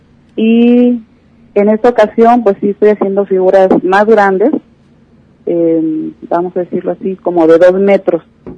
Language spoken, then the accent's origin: Spanish; Autlán de Navarro, Jalisco, Mexico; born there; yo nací obviamente en Autlán de Navarro, Jalisco, en el año 65